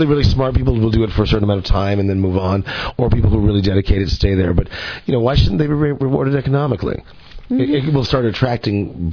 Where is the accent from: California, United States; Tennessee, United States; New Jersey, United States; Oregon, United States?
California, United States; I grew up in California, and the schools were great.